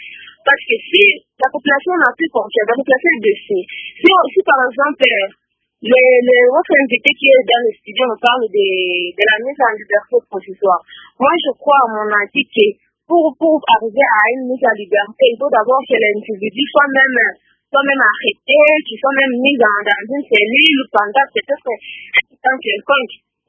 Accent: Bukavu, South Kivu, DR Congo; c'est un phénomène qui prend de plus en plus de l'ampleur ici chez nous à Bukavu

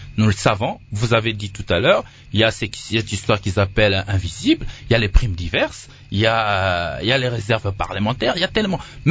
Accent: Kinshasa, DR Congo; je suis de Kinshasa

